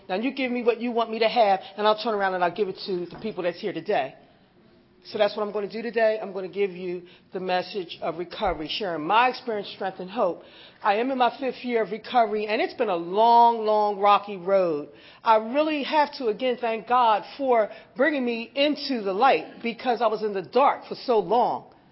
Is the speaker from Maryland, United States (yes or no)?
no; Philadelphia, Pennsylvania, United States; Like I said, I grew up in Philly, and from an early age, I remember not really feeling loved.